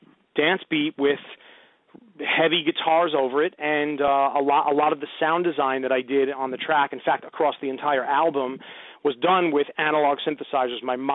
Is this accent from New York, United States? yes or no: yes; New York City, New York, United States; and I'm a New Yorker, dyed-in-the-wool New Yorker, and it's always been in my character